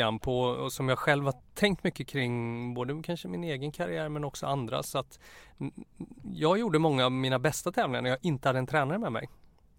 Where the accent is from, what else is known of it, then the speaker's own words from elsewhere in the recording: Borås, Västra Götaland County, Sweden; Jag är från Borås så jag känner mig väldigt hemma.